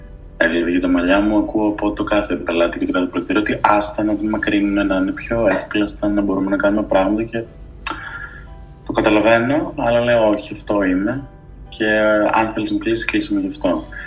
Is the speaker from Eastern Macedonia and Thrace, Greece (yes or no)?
yes; Xanthi, Eastern Macedonia and Thrace, Greece; now in Athens, Greece; Είμαι 18 χρονών, είμαι από την Ξάνθη, ζω στην Αθήνα πια.